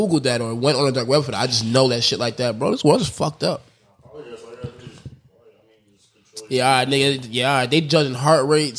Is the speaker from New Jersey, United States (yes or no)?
yes; South Brunswick, New Jersey, United States; I never heard nobody say that when I grew up in South Brunswick.